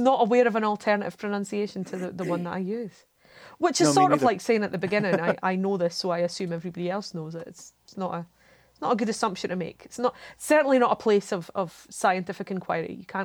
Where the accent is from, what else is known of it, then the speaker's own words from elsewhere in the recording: Canada; As a Canadian, okay.